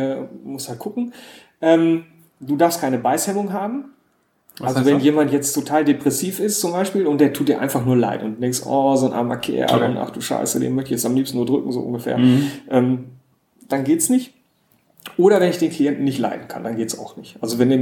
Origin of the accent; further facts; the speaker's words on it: North Rhine-Westphalia, Germany; Ich bin Ostwestfale, also wieso nicht?